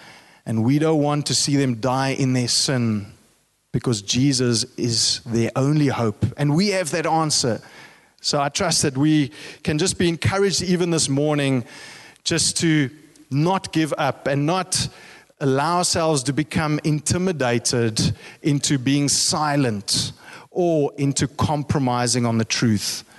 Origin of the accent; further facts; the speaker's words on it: South Africa; So I was born in Africa and I was raised in Africa. In fact, my family has been in Africa for 8 generations. And I'm African.